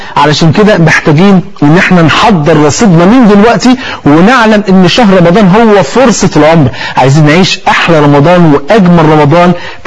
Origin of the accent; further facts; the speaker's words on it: Egypt; وانت عارف عندنا في مصر الفول فردين يعني